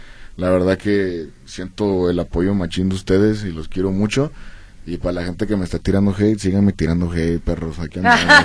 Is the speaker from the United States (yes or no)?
no; Tijuana, Baja California, Mexico; Es que yo soy de Tijuana. Uh-huh. Puro 664. Puro Tijuana, Baja Califas